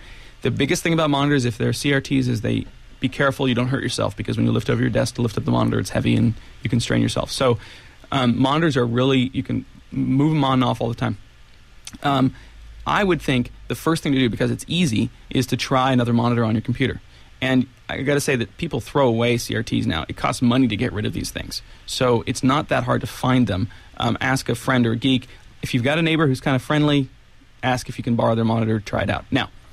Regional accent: Ben Lomond, California, United States; In Ben Lomond, Randy, welcome to GeekSpeak, my hometown.

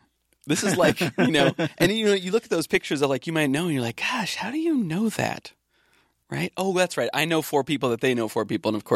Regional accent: California, United States; I was born and raised in the Santa Cruz Mountains.

